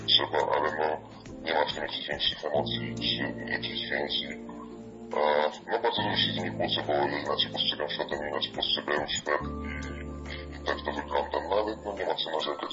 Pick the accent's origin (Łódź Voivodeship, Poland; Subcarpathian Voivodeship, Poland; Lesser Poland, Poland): Łódź Voivodeship, Poland; Skierniewice; now in Kraśnik, Poland; bo wychowałem się na początku w Skierniewicach, teraz mieszkam w Kraśniku, to jest całkowicie inne województwo.